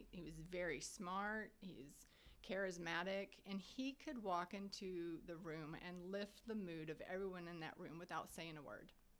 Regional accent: Indiana, United States; moved away as an adult; now in Austin, United States; So I grew up in Indiana, and then when I graduated high school, I actually went to college in West Texas at Angelo State.

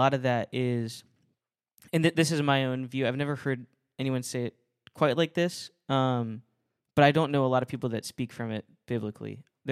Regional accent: Ohio, United States; And so in the north where I grew up in Ohio, it's like, yeah, it's like it might be 50-50.

